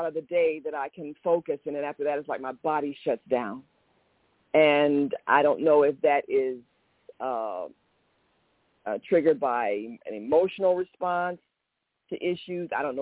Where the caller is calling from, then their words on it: Chicago, Illinois, United States; So here I am calling from Chicago.